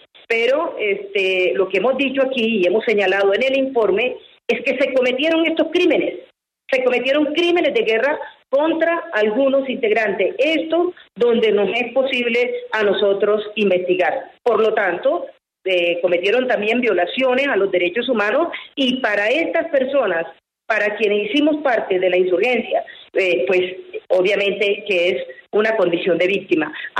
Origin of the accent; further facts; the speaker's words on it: Tierralta, Córdoba, Colombia; yo soy de Tierra Alta, no lo conozco, excúsenme usted